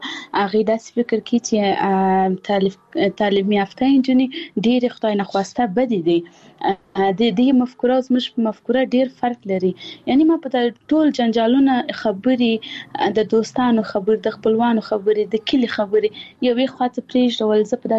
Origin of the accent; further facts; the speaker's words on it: Paktia, Afghanistan; اول زه خپل د پکتیا ولایت یم، زه د یو کلی یم